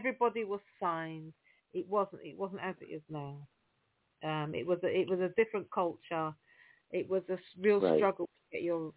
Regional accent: United Kingdom; I'm like, but I'm British. I'm not these people.

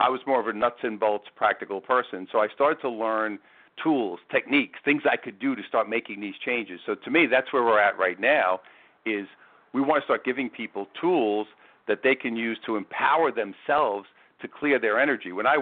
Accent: New York, United States; Because, you know, when you go into the world of selling, and especially being a New Yorker, you know, it was hardcore.

